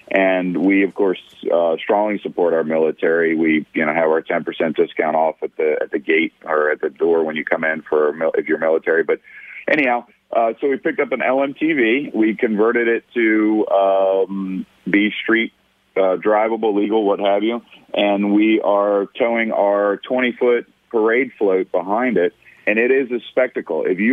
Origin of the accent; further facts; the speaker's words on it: Mount Airy, Maryland, United States; I grew up in Mount Airy. You know, my family is from Maryland. You know, we're Marylanders